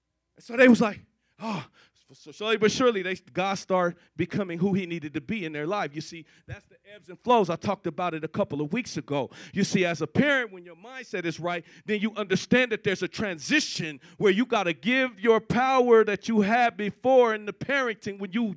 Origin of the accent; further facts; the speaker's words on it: Colorado, United States; now in Texas, United States; been here like 10 years, so this is where I live. This is home. I'm claiming it, and I'm owning it. I'm from Colorado, but Texas is my home, right?